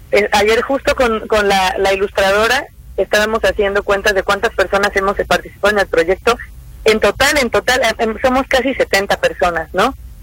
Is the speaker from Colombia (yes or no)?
no; Puebla, Mexico; bueno, yo soy de Puebla, aquí estoy